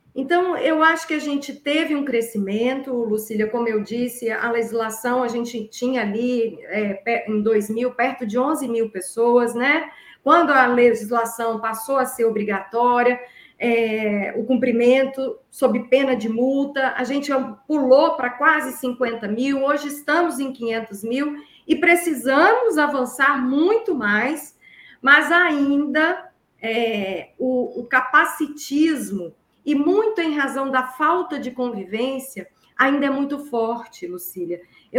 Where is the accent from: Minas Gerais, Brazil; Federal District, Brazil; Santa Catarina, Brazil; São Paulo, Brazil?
Minas Gerais, Brazil; Eu sou mineira, família toda ali de Ouro Preto